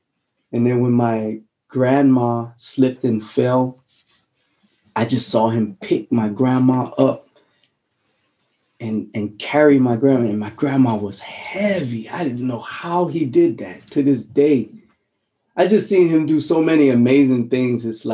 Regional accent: Honolulu, Hawaii, United States; I'm from Hawaii, Honolulu, a little rock called Oahu. We have one season, literally.

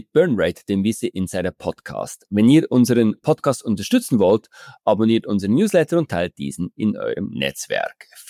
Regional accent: Bern, Switzerland; ich bin auch Berner, gell?

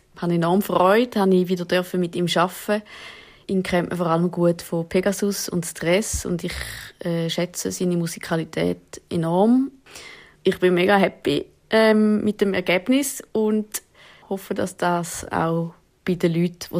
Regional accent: Eastern Switzerland, Switzerland; now in Zurich, Switzerland; Ich komme ursprünglich aus der Ostschweiz und bin dann während dem Studium auf Zürich gezogen.

